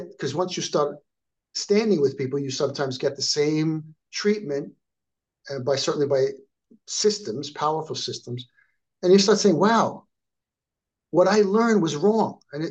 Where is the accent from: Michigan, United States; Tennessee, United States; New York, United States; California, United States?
New York, United States; I can't say what I learned as a kid growing up on Long Island is true.